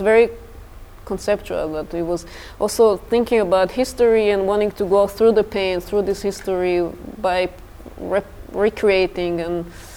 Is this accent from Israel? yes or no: yes; Israel; I had in my imagination for years growing up in Israel that this is the perfect society to live